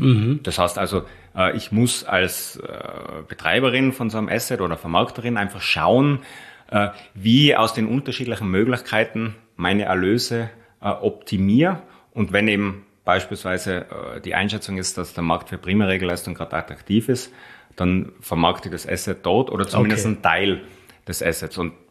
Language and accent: German; Austria; als Österreicher